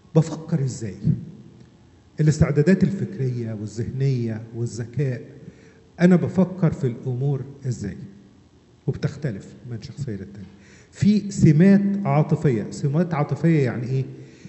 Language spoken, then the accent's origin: Arabic; Upper Egypt, Egypt; عندنا في الصعيد يقول لك ايه